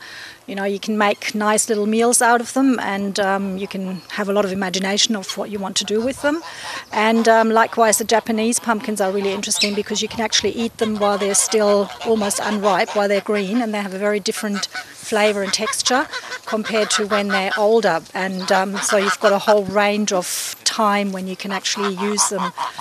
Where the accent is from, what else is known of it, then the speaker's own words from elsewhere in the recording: Germany; I'm originally from Germany